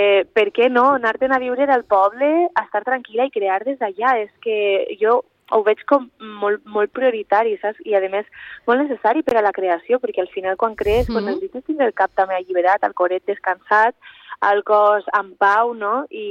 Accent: Pedreguer, Valencian Community, Spain; on més a gust estic és al meu poble, o sigui, i més enllà de la faena o les oportunitats que pugues tindre, pues vaig llaurant el meu camí des de Pedreguer, que és com el meu niuet

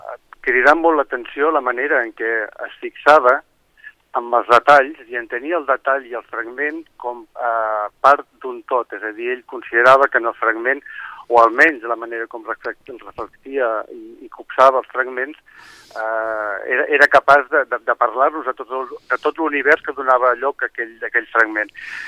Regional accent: Sitges, Catalonia, Spain; Jo soc de Sitges

